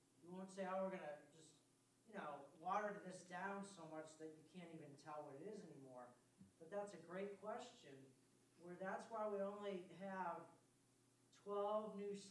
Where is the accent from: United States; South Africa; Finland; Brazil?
United States; Chicago, Illinois; I'm from Chicago, so I should know this.